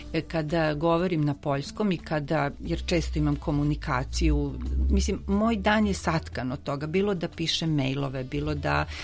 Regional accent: Belgrade, Serbia; born there; rođena sam u Beogradu

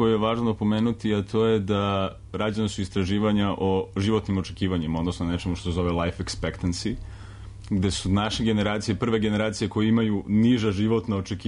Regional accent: Serbia; pogotovo kod nas u Srbiji je jako teško.

